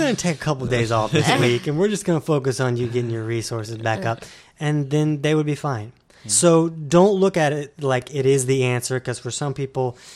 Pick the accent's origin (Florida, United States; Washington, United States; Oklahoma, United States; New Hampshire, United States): Florida, United States; I'm from Florida.